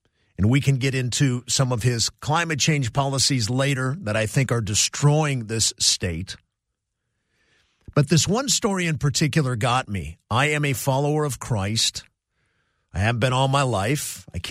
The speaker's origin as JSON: {"language": "English", "town": "Cleveland", "region": "Ohio", "country": "United States", "moved": "yes", "lives_now": "California, United States", "said": "Now, I've lived in California the majority of my adult life. We moved out here from Cleveland, Ohio in the 60s. My dad got a job in the movie industry."}